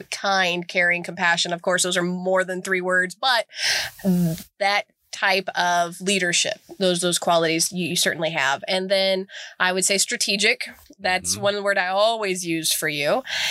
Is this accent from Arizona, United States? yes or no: yes; Phoenix, Arizona, United States; now in Columbia, United States; I grew up in Phoenix, Arizona. So my transition to Columbia was a little different after I graduated with my degree in journalism.